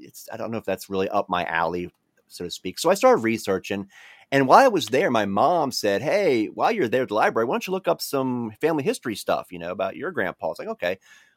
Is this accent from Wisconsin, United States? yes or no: no; Covington, Kentucky, United States; And I could not believe my hometown of Covington, Kentucky had a professional baseball team for one season